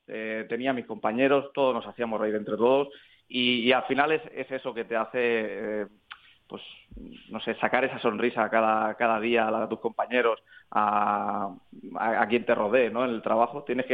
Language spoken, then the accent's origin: Spanish; Barcelona, Catalonia, Spain; Soy de Barcelona, pero me ha salido ahí esa puntilla. Mis abuelos son sevillanos.